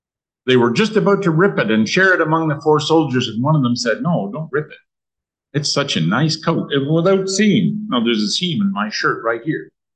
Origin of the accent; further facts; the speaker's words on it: Canada; born there; I was born shortly after the Second World War, and I was born in Canada.